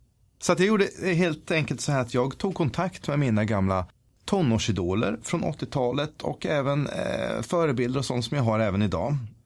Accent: Sweden; jag är en sångare från Sverige, jag ska göra den här plattan.

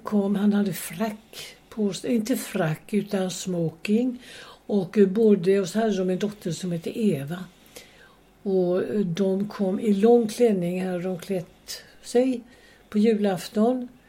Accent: Öland, Kalmar County, Sweden; För vi hade så underbara jular hemma på Öland.

